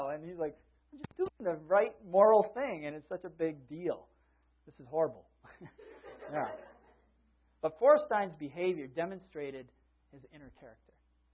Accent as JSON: {"language": "English", "region": "Massachusetts", "country": "United States", "said": "this is my home state in Massachusetts that this happened."}